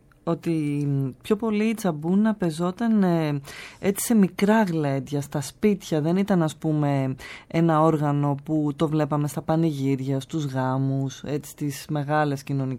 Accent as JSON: {"language": "Greek", "town": "Kea", "region": "South Aegean", "country": "Greece", "said": "ξεκίνησε από το νησί μου, από την Τζιά, από την Κέα, εδώ κοντά στην Αθήνα."}